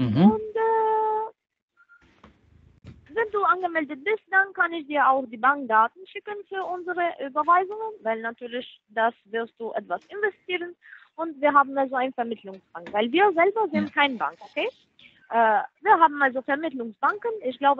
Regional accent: Canada; German is a second language; now in England; Aber ich komme aus Kanada.

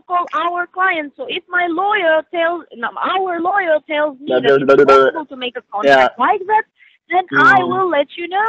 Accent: Canada; I'm from Canada

